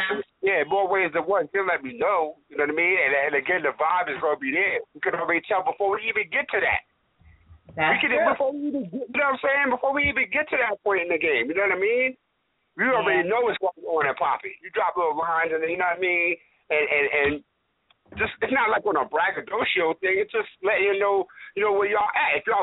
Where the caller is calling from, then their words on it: New York City, New York, United States; I'm checking in from New York City and all that.